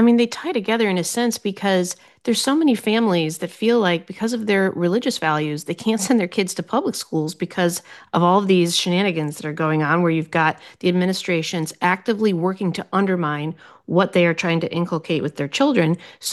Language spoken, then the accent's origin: English; Colorado, United States; a universal pre-K funding program in my home state of Colorado.